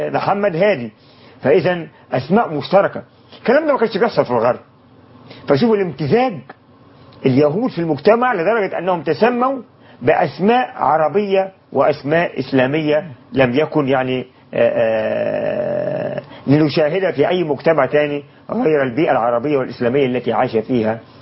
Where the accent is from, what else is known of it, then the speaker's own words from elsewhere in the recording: Egypt; زي القبط عندنا في مصر دلوقتي